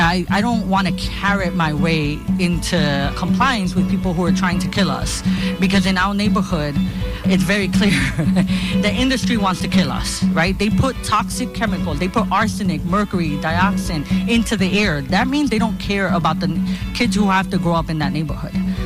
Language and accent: English; Honduras; now in United States; Well, I'm from Honduras. I was born in Central America. Most of my life, I grew up with people not knowing where that country was